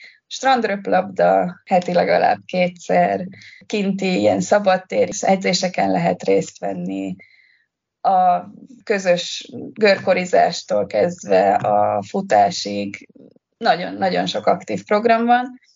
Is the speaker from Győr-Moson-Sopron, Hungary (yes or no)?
yes; Győr, Győr-Moson-Sopron, Hungary; also born or lived in Budapest; now in Malaga, Spain; Én Győrből vagyok Magyarországon belül, és én azt éreztem Győrbe egy picit, hogy Győrt kinőttem. Tanultam Pesten, és Pest pedig nekem nagy volt.